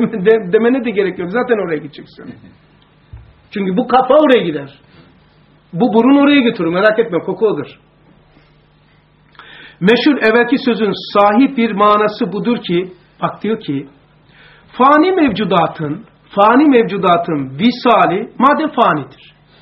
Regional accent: Black Sea Region, Turkey; born there; Daha yeni geldim bir şeyden. Karadeniz, doğduğum yerden, evin oralarda.

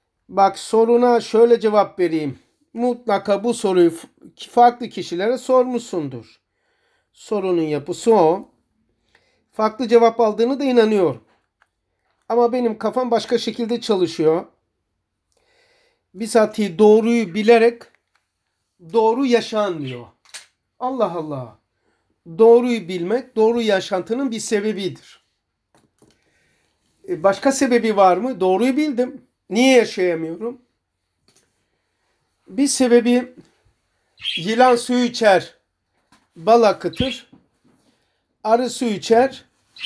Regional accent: Rize, Turkey; Biliyorsun ben Rizeliyim.

